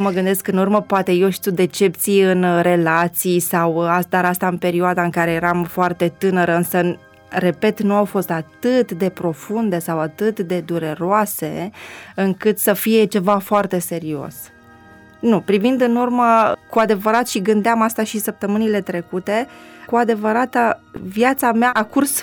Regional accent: Mărgău, Cluj County, Romania; born there; Mărgău este un sat foarte mic și pitoresc din Munții Apuseni, de la Huiedin, care este un orășel mic între Cluj și Oradea. Se mai merge aproximativ 20 de kilometri până în Mărgău și m-am născut

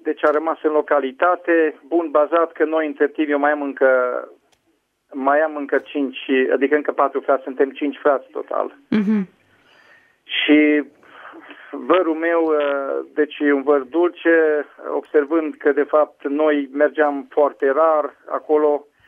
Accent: Moldova; now in Romania; momentan locuiesc aici în zona județului Mureș. De fapt, sunt plecat din Moldova din anul 70 cu părinții. Între timp am căsătorit aici, în Târgu Mureș, din 1986.

